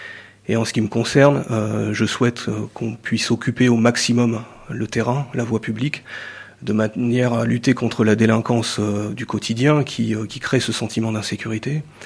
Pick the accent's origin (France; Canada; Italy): France; Normandy; Je suis originaire de Normandie, j'ai travaillé en Normandie, puis j'ai été muté dans les Hautes-Alpes, où j'étais directeur départemental. Je suis remonté vers le nord-ouest, en Maine-et-Loire, en police judiciaire. Puis en Sarthe